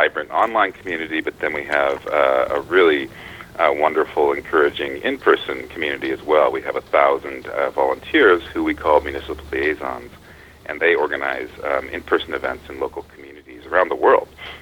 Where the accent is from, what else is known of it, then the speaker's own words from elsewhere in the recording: Oskaloosa, Iowa, United States; There is a family also in my hometown of Oskaloosa, Iowa, who has done NaNoWriMo together